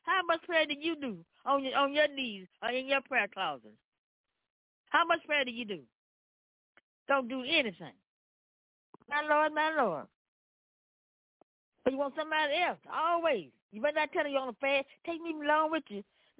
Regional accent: Memphis, Tennessee, United States; Yes, this is, I'm coming from Memphis, Tennessee.

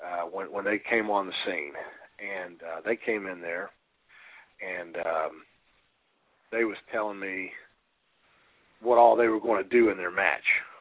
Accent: Nashville, Tennessee, United States; I grew up here in Nashville as a Larry Bird fan, okay? So grew up here in Nashville as a Larry Bird fan.

